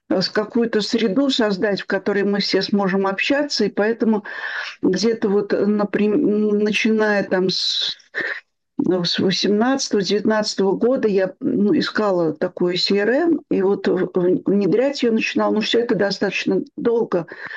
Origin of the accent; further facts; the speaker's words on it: Moscow, Russia; мне 74 будет вот сейчас. Я родилась и живу в Москве.